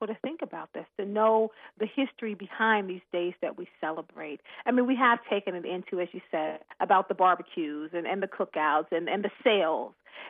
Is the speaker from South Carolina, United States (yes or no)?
yes; South Carolina, United States; One, because I'm from South Carolina, and I think about how powerful it must have been to have the Union troops march into the place where the war started